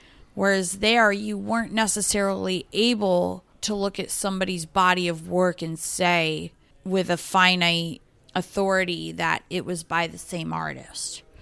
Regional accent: Connecticut, United States; I grew up in Connecticut and I'm very familiar with Westchester, but here I was in New Jersey.

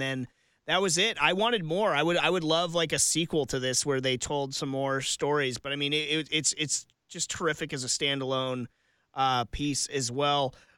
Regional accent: Monterey, California, United States; I grew up in Monterey and I know they're all over the place.

